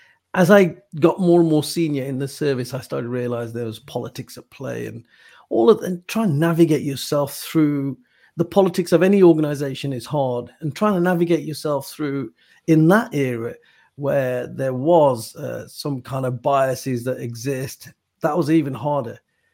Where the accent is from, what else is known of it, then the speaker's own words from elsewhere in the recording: Wolverhampton, West Midlands, United Kingdom; I was born and bred in Wolverhampton and I was one of seven. There was nine of us living in a 2.5-bedroom terraced house in the middle of Wolverhampton, the concrete jungle.